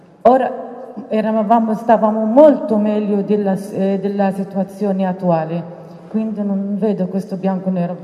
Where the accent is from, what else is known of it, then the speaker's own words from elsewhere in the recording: Palestine; Italian is a second language; now in Italy; Anche io sono una palestinese che è nata e cresciuta in Palestina